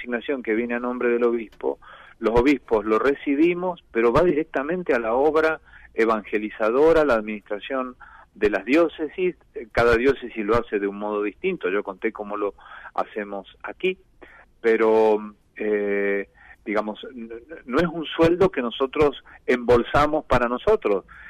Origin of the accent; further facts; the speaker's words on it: Argentina; pero somos todos argentinos